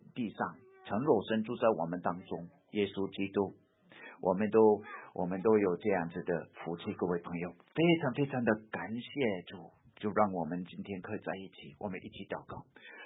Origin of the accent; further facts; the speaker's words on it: North Dakota, United States; Chinese is a second language; 我是美国土生土长的，North Dakota 来的 ，North Dakota 是大平原上，大草原之地，在 North Dakota 的西北 ，North Dakota 北达科他州。